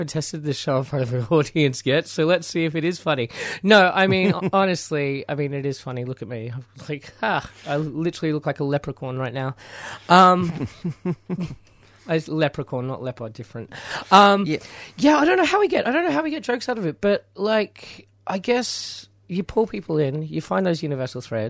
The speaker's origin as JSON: {"language": "English", "region": "Queensland", "country": "Australia", "said": "So, unfortunately, I am from Queensland."}